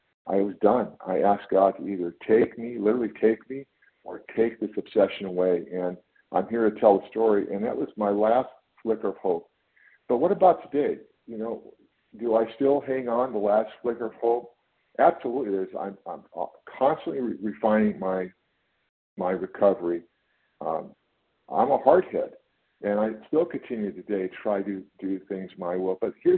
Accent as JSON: {"language": "English", "region": "California", "country": "United States", "said": "I'm from California."}